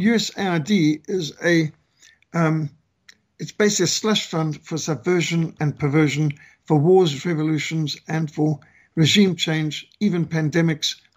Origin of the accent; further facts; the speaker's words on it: Zimbabwe; My home country of Rhodesia was betrayed by US involvement